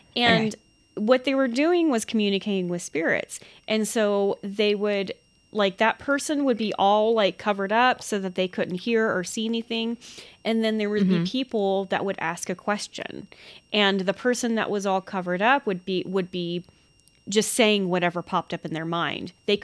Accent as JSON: {"language": "English", "region": "the South", "country": "United States", "said": "is that a Southern thing? We're from the South."}